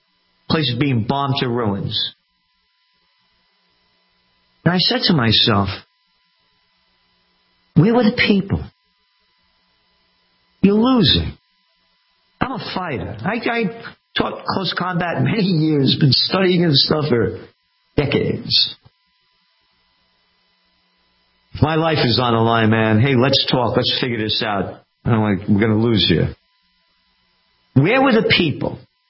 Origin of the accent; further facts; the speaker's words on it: Bronx, New York, United States; born there; I'm only me because, again … born in the Bronx.